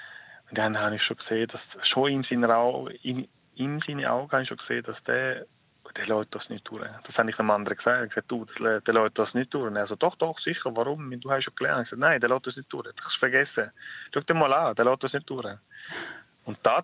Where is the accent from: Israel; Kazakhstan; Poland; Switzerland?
Switzerland; ich bin in der Schweiz geboren, ich habe da meine Lehre gemacht, ich bin da mit im Militär gewesen, ich habe meine Weiterbildung gemacht.